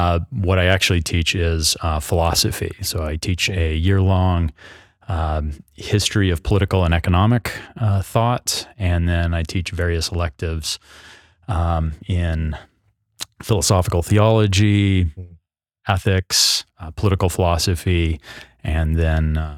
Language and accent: English; Bonners Ferry, Idaho, United States; I grew up in Idaho, North Idaho, a little town called Bonner's Ferry, okay. About 30 miles from the Canadian border. And, I'm a native Idahoan and, moved to Moscow, right out of high school to attend the University of Idaho, okay.